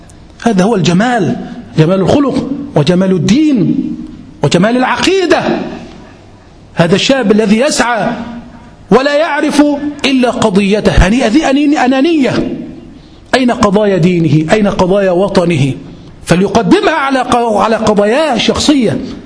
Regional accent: Egypt; عندنا في مصر 30 مليون شابا، أكبر قوة من الشباب بعد الصين في مصر، 30 مليون شاب.

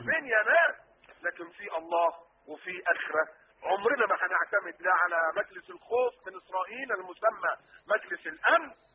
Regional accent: Egypt; اذا كنا احنا خذلناكم كمصريين ولا كعرب

